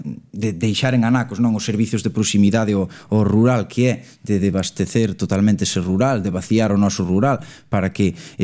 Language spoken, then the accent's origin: Galician; Vilalba, Galicia, Spain; eu veño de Vilalba, veño da Chaira